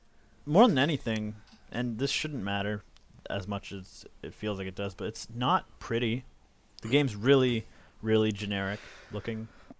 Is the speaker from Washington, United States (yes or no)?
yes; Seattle, Washington, United States; they're like, oh, where are you here from? And we said Seattle.